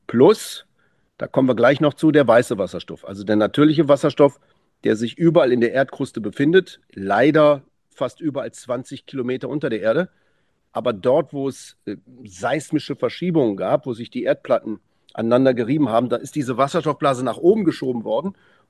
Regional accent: Saarland, Germany; Als stolzer Saarländer

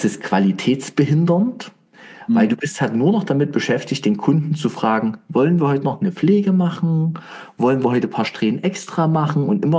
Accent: Weinböhla, Saxony, Germany; ich bin ja ursprünglich auch aus Dresden oder halt Weinböhler, ne?

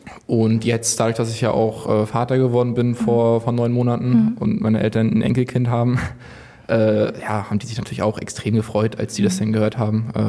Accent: Rostock, Mecklenburg-Vorpommern, Germany; Also ich komme aus Rostock, ich bin hier groß geworden. Ich habe hier meine Jugend verbracht, meine Kindheit, bin hier zur Schule gegangen, habe das Fußballspielen hier gelernt

